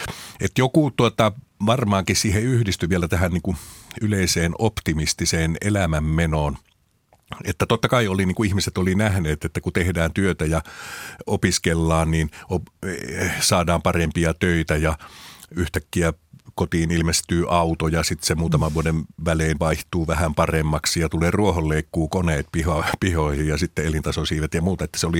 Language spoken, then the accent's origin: Finnish; Outokumpu, North Karelia, Finland; No mä olen syntynyt ja kasvanut Outokummussa, joka on Pohjois-Karjalaa.